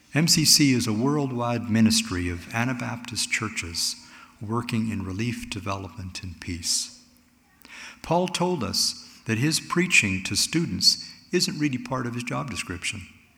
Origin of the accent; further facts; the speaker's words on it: Swift Current, Saskatchewan, Canada; They don't know that I'm from Swift Current, Saskatchewan, but they know I'm Canadian.